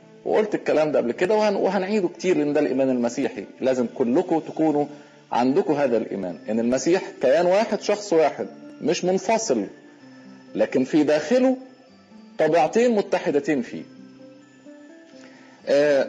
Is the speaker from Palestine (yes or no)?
no; Egypt; جت رهبنت عندنا في مصر